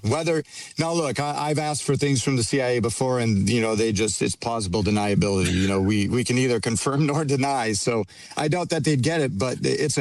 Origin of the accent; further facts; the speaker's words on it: Michigan, United States; now in Tucson, United States; Yeah, well, I'm originally from Michigan, and we've been out here in Tucson for almost 30 years